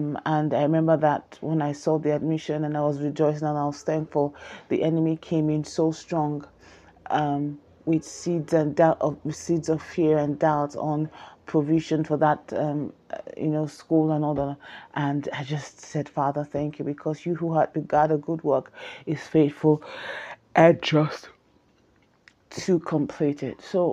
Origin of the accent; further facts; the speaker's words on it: Nigeria; whether you're in Nigeria, my home country